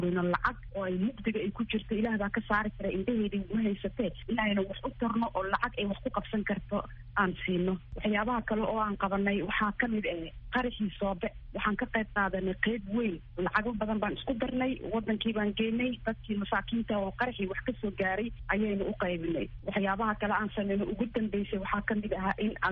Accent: Mogadishu, Banaadir, Somalia; also born or lived in Las Anod / Italy; Waxaan ku dhashay Lascaanood, laakiin kumaana soo barbaarin. Aniga waxaan kusoo barbaaray Xamar Muqdisho

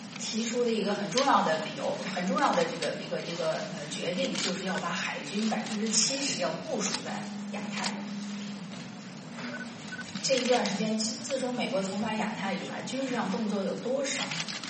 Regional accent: China; 我们大部分中国人的感觉

